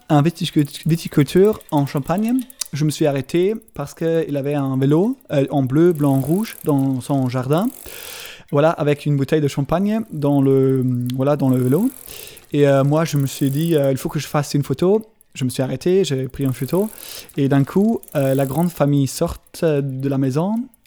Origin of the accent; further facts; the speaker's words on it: Stuttgart, Baden-Württemberg, Germany; French is a second language; 22 ans, et je viens d'Allemagne, de Stuttgart